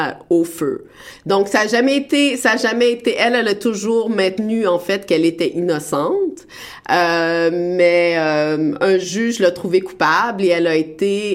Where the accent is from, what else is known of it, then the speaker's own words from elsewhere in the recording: Montreal, Quebec, Canada; moi, j'ai grandi à Montréal.